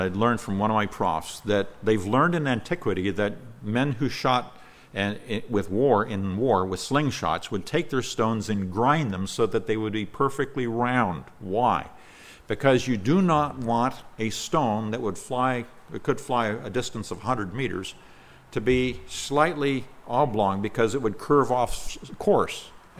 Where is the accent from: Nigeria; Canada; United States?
Nigeria; I grew up in Nigeria, West Africa. We didn't have bears out there, but we had lions.